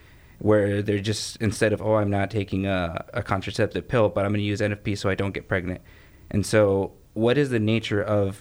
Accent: Phoenix, Arizona, United States; No, I'm originally from Phoenix.

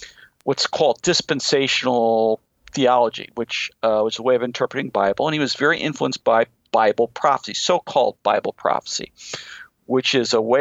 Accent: St. Louis, Missouri, United States; You know, because I come from St. Louis, and I would go to the library and look up books, right?

